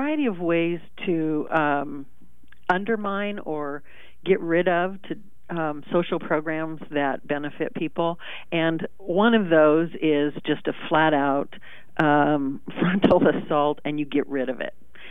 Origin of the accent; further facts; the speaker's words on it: Pendleton, Oregon, United States; Hey, thanks for the invitation. I'm from Pendleton, so it's nice to be on an Oregon station.